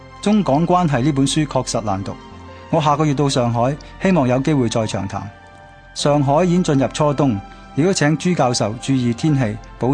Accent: Hong Kong; 对于我们这些土生土长的香港人来讲，我们的成长经历和我们父母的一代很不同。我们成长的殖民地管治时代

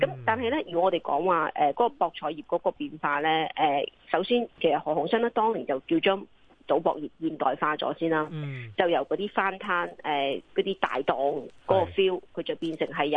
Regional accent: Macau; 咁我哋澳門人就中意講，我幫新哥打工嘅。

